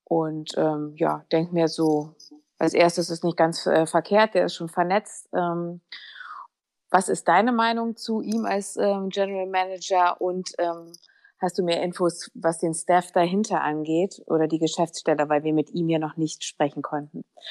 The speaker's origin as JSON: {"language": "German", "region": "Berlin", "country": "Germany", "said": "Ich komme ja aus Berlin und wohne da auch in der Nähe oder habe in der Nähe gewohnt"}